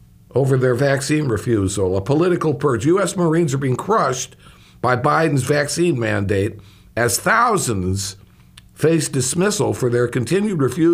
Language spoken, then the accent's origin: English; Chicago, Illinois, United States; I look at the clash between, for instance, in my hometown of Chicago, and that nutmare that they got there that's absolutely ruining a beautiful city